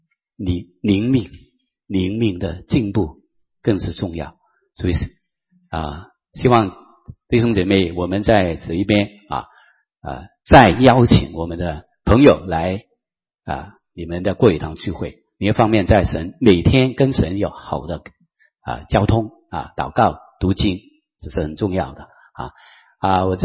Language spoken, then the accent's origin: Chinese; Hong Kong; accent: Hong Kong Mandarin; Chinese is a second language; 我是从香港来的，所以你听呢，我的普通话就是港普了，香港的普通话啊